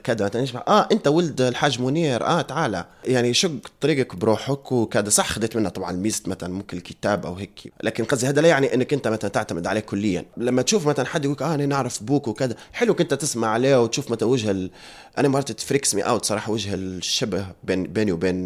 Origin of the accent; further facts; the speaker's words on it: Libya; عندي حاجة نحب نغيروها نحب نهدرزوا فيها كليبيين